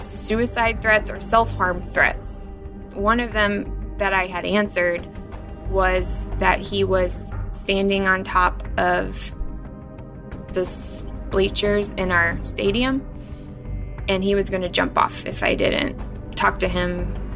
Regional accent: Maryland, United States; So I grew up in Maryland, and my family just naturally is just super active.

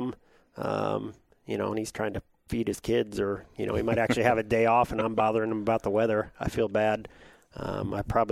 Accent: Iowa, United States; As you mentioned, I born and raised in Iowa, grew up on a farm, kind of agricultural background.

